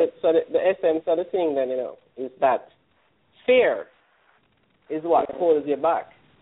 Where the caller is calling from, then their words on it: Jamaica; I'm calling from Jamaica.